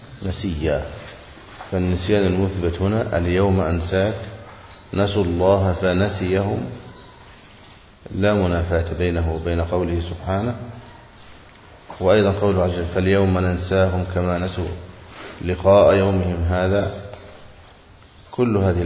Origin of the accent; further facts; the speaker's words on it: Egypt; اللفظة المشتهرة عندنا في مصر فلان ربنا افتكره حينما يموت